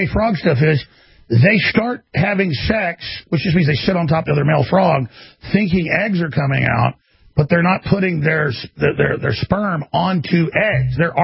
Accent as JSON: {"language": "English", "country": "United States", "said": "no, I'm an American, not some failed thing from 75 years ago in Germany."}